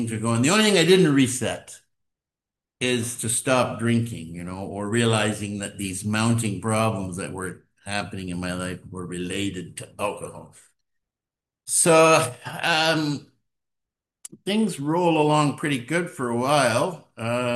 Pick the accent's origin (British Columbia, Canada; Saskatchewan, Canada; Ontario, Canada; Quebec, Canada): Ontario, Canada; Toronto; I'm an alcoholic. I'm from Toronto. I sort of grew up in Southern Ontario, basically a pretty normal family.